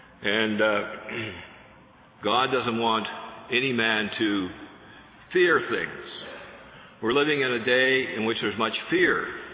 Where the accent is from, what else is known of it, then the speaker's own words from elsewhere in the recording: Canada; I'm from Canada. Up there we have two-party system pretty well.